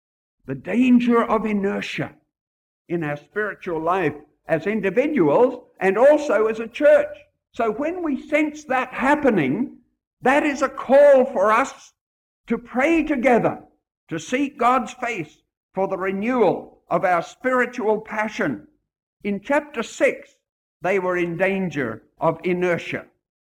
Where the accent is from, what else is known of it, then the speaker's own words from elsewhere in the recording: Hong Kong; born there; I was born in Hong Kong, actually.